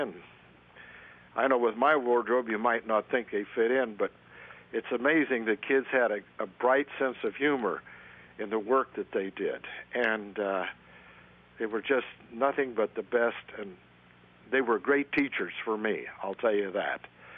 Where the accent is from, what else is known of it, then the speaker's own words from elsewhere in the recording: Arlington, Oregon, United States; not as small as my hometown of Arlington, Oregon, which was 600 people out in the middle of a desert.